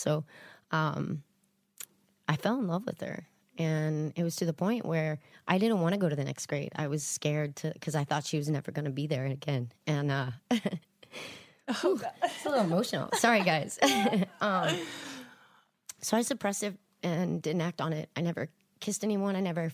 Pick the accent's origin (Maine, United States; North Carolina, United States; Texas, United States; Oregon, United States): Texas, United States; born there; Obviously, you know, I said I was born in Texas and I was raised Southern Baptist.